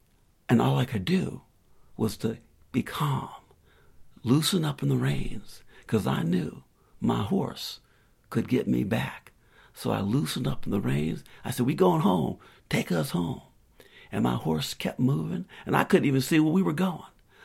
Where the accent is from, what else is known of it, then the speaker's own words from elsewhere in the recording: Spartanburg, South Carolina, United States; I'd been through some storms in South Carolina growing up around Spartanburg